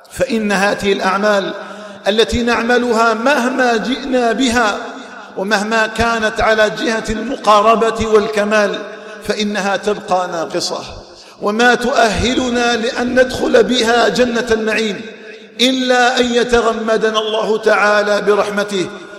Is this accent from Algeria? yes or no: yes; Algeria; اللهم اجعل بلادنا الجزائر آمنة مطمئنة.